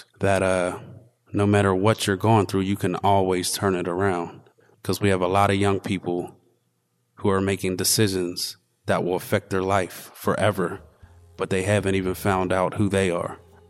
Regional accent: Wilkinsburg, Pennsylvania, United States; I grew up right here in Wilkinsburg on North Avenue, right behind the high school, and I lived here till I was about 15.

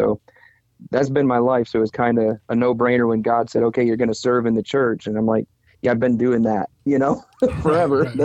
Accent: Michigan, United States; born there; also born or lived in Nashville, Tennessee; So I was born in Michigan, lived in Nashville, Tennessee for 11 years.

